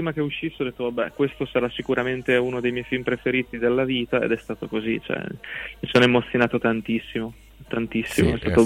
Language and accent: Italian; Veneto, Italy; Io sono da tutt'altra parte, cioè non sono del Basso Polesine ma dell'Alto Polesine, quindi verso, diciamo, la Lombardia, per intenderci, più o meno.